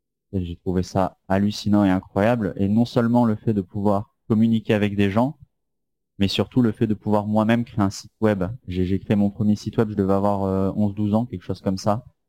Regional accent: Rennes, Brittany, France; moi du coup, je viens de Rennes, en France. Où, voilà, la capitale de la Bretagne. C'est ça, exactement. J'y suis depuis pas longtemps

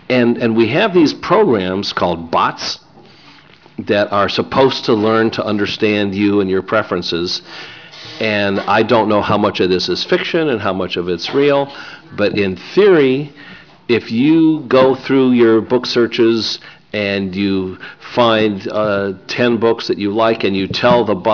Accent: Illinois, United States; In my hometown in Illinois, I always get asked

